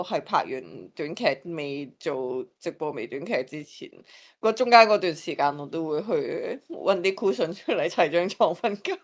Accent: Hong Kong; 就算即作为香港人嚟讲，

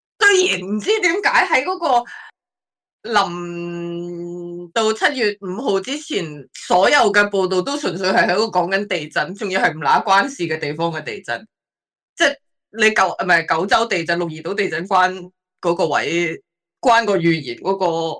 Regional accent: Hong Kong; 係減，但係唔係我哋香港人減咗啫

